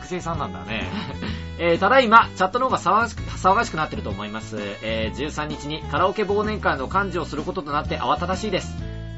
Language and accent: Japanese; Yamaguchi, Japan; 山口遅かったぜ、自動改札。